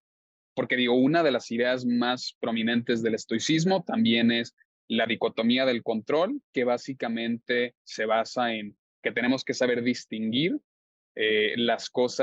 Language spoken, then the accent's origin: Spanish; Mexico; por ejemplo, tú y yo siendo mexicanos